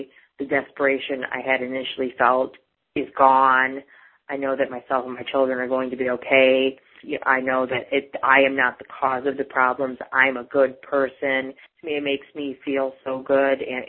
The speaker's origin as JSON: {"language": "English", "town": "Lindale", "region": "Texas", "country": "United States", "said": "I'm from Lindale, Texas."}